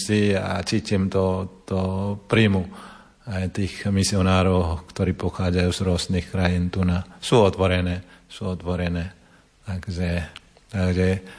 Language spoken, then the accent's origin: Slovak; Indonesia; A ja pochádzam z Indonézie.